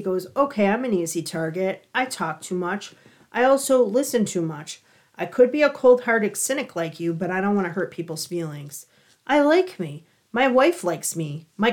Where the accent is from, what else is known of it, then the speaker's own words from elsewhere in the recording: Buffalo, New York, United States; We're from the Buffalo area.